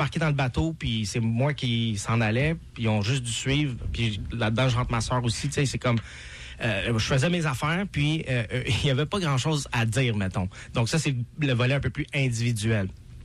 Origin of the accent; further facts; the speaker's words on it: Montreal, Quebec, Canada; Je viens de Montréal.